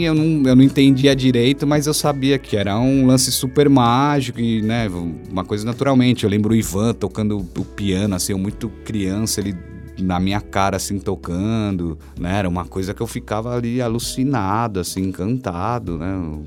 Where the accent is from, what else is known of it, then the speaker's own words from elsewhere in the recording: São Paulo, Brazil; also born or lived in Caraguatatuba; eu sou de São Paulo, né? E muito criança a gente foi morar no litoral de São Paulo, em Caraguatatuba. Quando eu tinha, sei lá, uns 4, 5 anos. Aí eu voltei para São Paulo com uns 12.